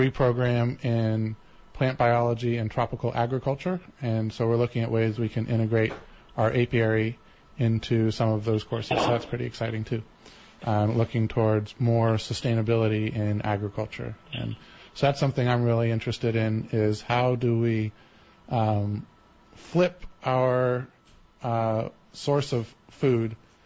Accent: Iowa, United States; So I am originally from Iowa, farm country, and grew up in a small community in southeastern Iowa.

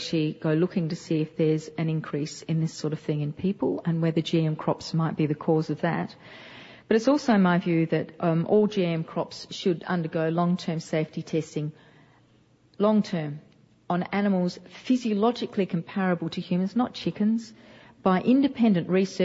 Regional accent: Australia; as an Australian, I know the United States government lectures other countries

